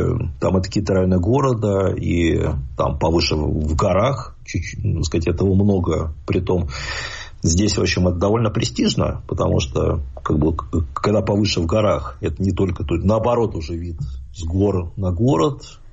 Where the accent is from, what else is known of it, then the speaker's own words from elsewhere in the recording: Khimki, Moscow Oblast, Russia; born there; я родился не просто в Химках, это ладно бы. Ну, я родился в старых